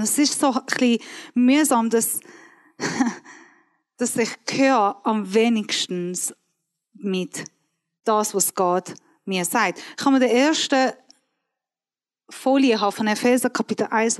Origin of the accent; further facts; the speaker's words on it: Iran; German is a second language; Ich bin Iranerin halt.